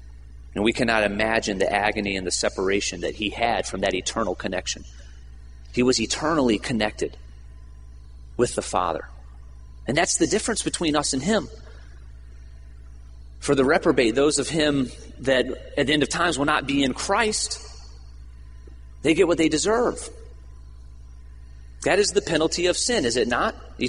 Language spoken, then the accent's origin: English; Virginia Beach, Virginia, United States; I grew up in Virginia Beach. You know, I didn't know, you know, there's not, the area I grew up in, Virginia Beach, there wasn't a lot of homelessness